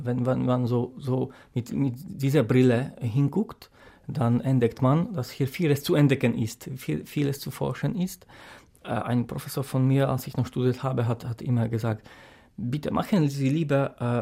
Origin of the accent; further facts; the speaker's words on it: Slovakia; Aber bei uns in der Slowakei hat deshalb noch eine große Bedeutung diese Germanistik